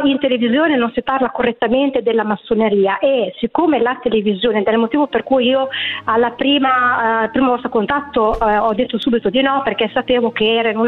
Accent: Molinella, Emilia-Romagna, Italy; Io sono di Molinella, provincia di Bologna, nativa di Molinella.

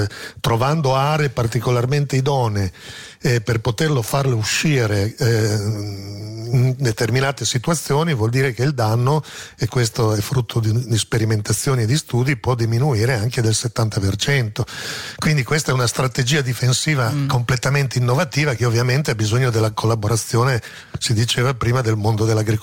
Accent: Emilia-Romagna, Italy; Sì, sono emiliano.

